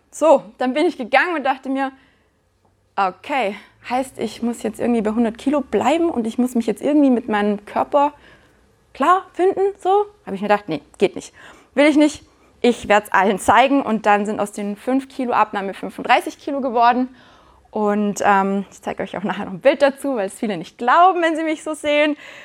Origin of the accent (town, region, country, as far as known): Günzburg, Bavaria, Germany; born there